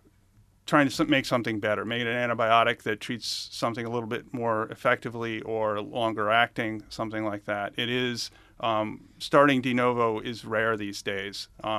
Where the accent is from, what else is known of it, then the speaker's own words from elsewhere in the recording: Brookings, South Dakota, United States; Or are you going to go to my hometown in Brookings, South Dakota, where there are 15,000?